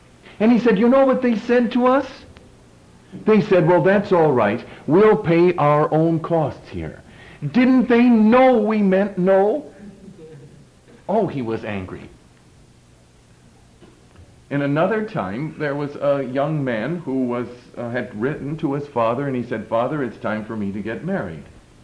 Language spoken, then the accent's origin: English; United States; And so as an American, going over there, we've got to say, first of all, I've got to understand the culture.